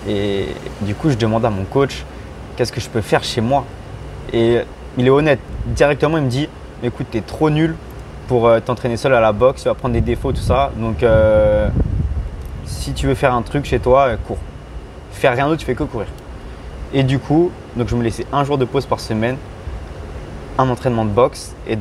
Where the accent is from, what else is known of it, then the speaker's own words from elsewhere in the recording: Savigny-le-Temple, Île-de-France, France; je viens de Savigny-le-Temple. Enfin, je boxais à Savigny-le-Temple.